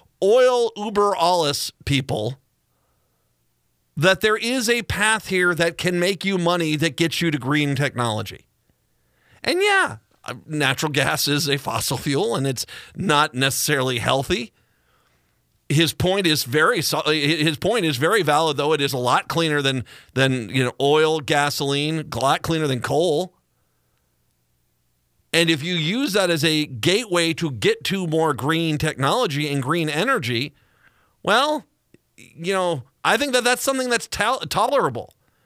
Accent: Minnesota, United States; I grew up in Minnesota. My dad, he said his two favorite colors are blue and green.

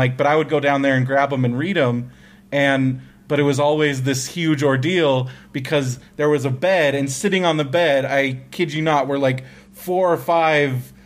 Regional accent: California, United States; I grew up in California, so basements to me were like fascinating.

